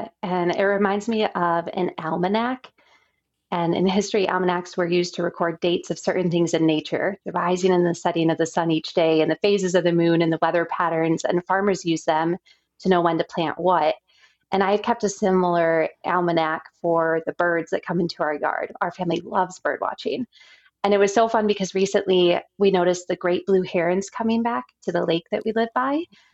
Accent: Wisconsin, United States; now in Colorado, United States; I grew up in the Midwest in Wisconsin, and we spent so much time on the water. And here in Colorado, there's a lot less water.

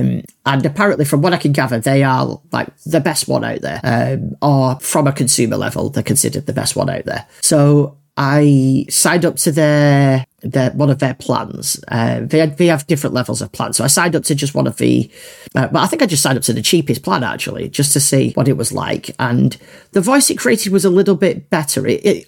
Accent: England, United Kingdom; accent: Northern; I hate my Northern accent, but there's no getting rid of it. I've had it for 43 years at this point.

